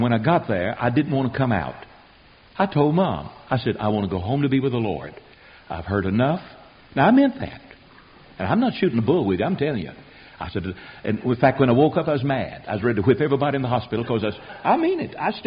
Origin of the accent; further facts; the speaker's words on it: United States; accent: American; And they took me in there, and of course they picked up my accent. Hey, Yank, we got a Yank.